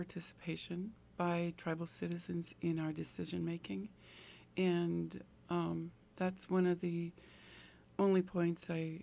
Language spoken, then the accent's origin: English; Alaska, United States; I couldn't imagine being in the 20s and 30s below zero, even though I'm from Alaska.